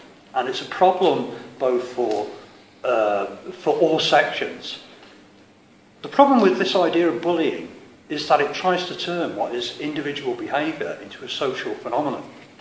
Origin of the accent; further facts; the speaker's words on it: Ireland; And I'm Irish myself.